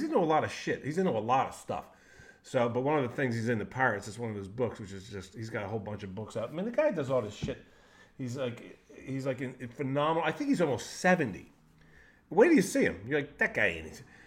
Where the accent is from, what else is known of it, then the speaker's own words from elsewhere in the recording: Philadelphia, Pennsylvania, United States; And growing up around Philly and being a huge sports fan, everybody knows who Pat Croce is.